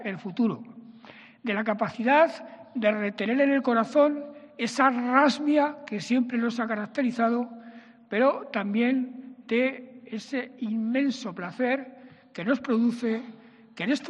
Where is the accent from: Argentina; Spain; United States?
Spain; Aragon; Somos los aragoneses parte conformante de ese pueblo.